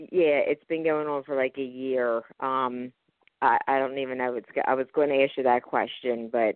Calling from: Pennsylvania, United States; I'm calling from Pennsylvania.

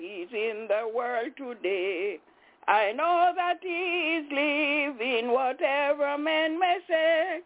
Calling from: Albany, New York, United States; I'm calling from Albany, New York.

